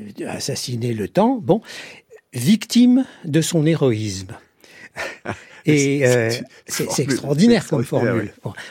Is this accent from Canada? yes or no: no; France; par exemple chez nous, en France, la figure du Vietnam, la figure du combattant vietnamien et de ceux qui l'aident, est une figure très fortement héroïsée.